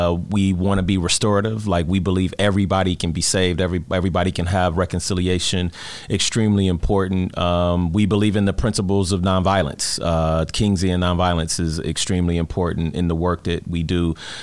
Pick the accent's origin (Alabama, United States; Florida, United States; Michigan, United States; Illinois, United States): Michigan, United States; Detroit; I grew up in Detroit.